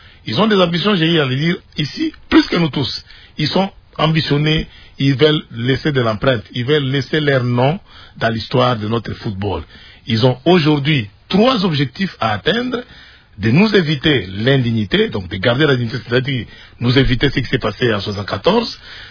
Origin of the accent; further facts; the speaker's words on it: DR Congo; Nous sommes des Congolais.